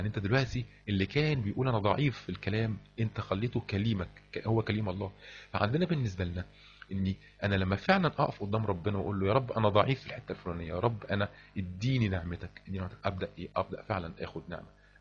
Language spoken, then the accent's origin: Arabic; Egypt; هنا عندنا في مصر